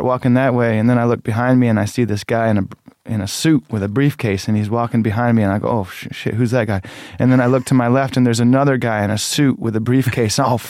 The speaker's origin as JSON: {"language": "English", "town": "Muir", "region": "Michigan", "country": "United States", "tie": "born or raised there", "said": "I mean, when I was a young kid, I grew up in Muir, which is about 7 miles outside of Ionia, which is about, you know, 20 minutes away from Grand Rapids."}